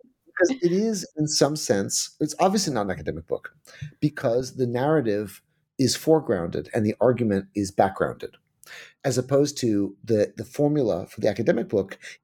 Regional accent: United States; As an American who grew up with this completely Manichaean view of the world

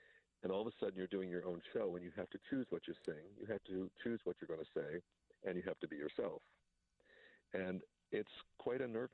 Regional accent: Pennsylvania, United States; now in Los Angeles, United States; I'm from Central Pennsylvania.

